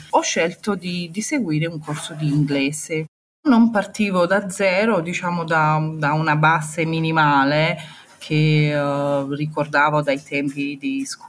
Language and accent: Italian; Romania; siamo stati in 10, due ragazzi italiani, io rumena